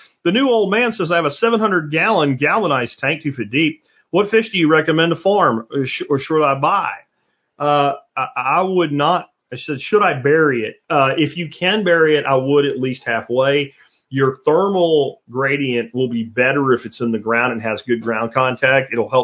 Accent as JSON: {"language": "English", "region": "Florida", "country": "United States", "tie": "born or raised there", "also_born_or_lived": "Pennsylvania", "said": "When I was a kid growing up in Florida and Pennsylvania, we never had a lot of money."}